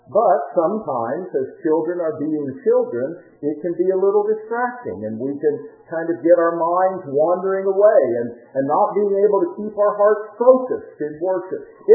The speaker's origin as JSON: {"language": "English", "town": "Farmington", "region": "West Virginia", "country": "United States", "tie": "born or raised there", "said": "I grew up just outside of Farmington, West Virginia, probably about 15 miles, maybe 17 miles from Farmington."}